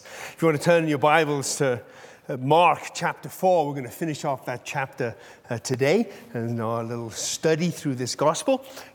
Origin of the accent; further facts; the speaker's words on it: United Kingdom; well, you know, I'm British